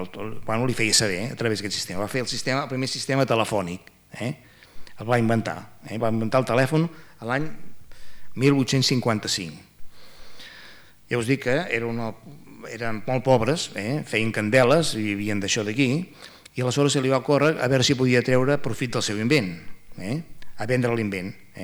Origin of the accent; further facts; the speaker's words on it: Manlleu, Catalonia, Spain; jo soc de Manlleu